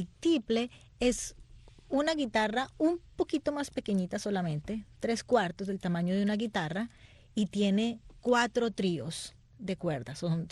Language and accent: Spanish; Armenia, Quindío, Colombia; born there; Gracias a Dios, nací pues en Armenia